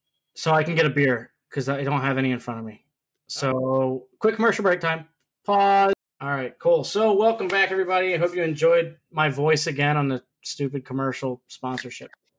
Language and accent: English; Pennsylvania, United States; I'm from Pennsylvania, and I came from a smaller town.